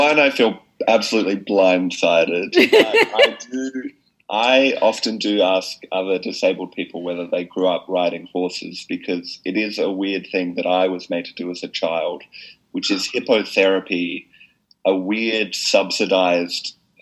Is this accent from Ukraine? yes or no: no; Perth, Western Australia, Australia; we're both from Perth, which I do consider a geographic disability, actually.